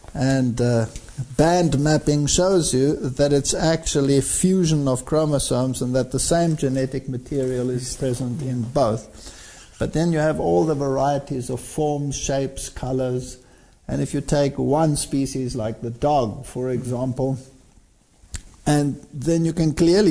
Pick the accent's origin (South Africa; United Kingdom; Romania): South Africa; And we come from South Africa, where it is touchy to the power of 10.